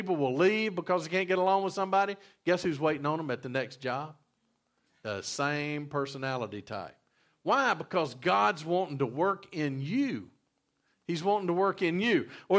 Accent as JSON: {"language": "English", "region": "Georgia", "country": "United States", "tie": "born or raised there", "said": "I remember when I flew into Baton Rouge. I grew up in Georgia"}